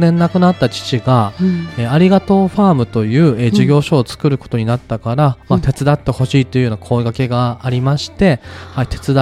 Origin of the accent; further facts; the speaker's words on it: Okayama, Japan; あのこの地元岡山に帰ってきまして、